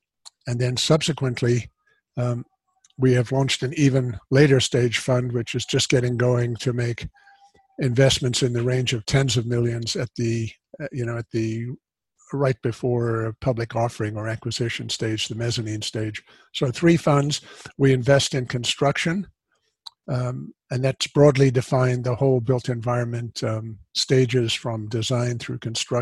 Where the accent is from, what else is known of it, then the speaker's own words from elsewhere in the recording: South Africa; now in United States; I was born and raised in South Africa.